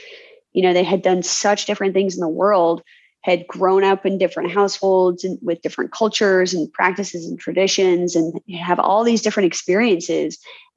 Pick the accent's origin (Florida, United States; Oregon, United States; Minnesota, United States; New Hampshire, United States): Oregon, United States; Portland; I'm also from Portland, Oregon, and like tattoos are just like very much like a cultural thing in the Pacific Northwest.